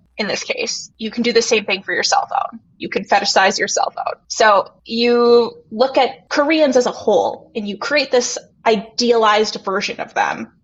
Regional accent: Canada; So we grew up in Canada, which is a fairly new country in the world stage

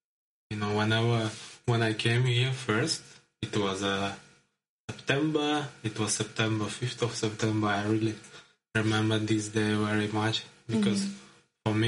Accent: Uzbekistan; English is a second language; now in Vilnius, Lithuania; And I'm from the Uzbekistan, mm-hmm. the sunny country.

